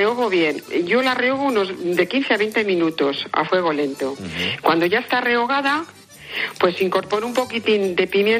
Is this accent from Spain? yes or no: yes; Santoña, Cantabria, Spain; tengo una agencia de viajes aquí en Santoña, porque soy de Santoña